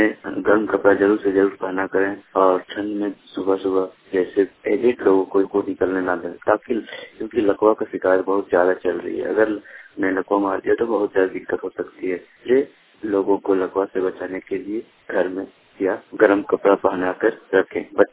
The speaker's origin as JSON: {"language": "Hindi", "town": "Boriya", "region": "Jharkhand", "country": "India", "said": "ग्राम बोरिया, पोस्ट बोरिया, थाना रामगढ़, जिला दुमका, झारखंड का निवासी हूँ।"}